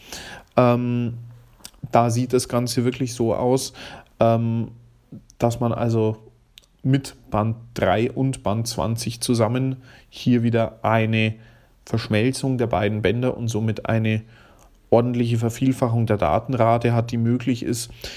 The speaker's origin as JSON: {"language": "German", "country": "Austria", "said": "Heute hat doch niemand mehr ein Festnetz, also zumindest bei uns in Österreich."}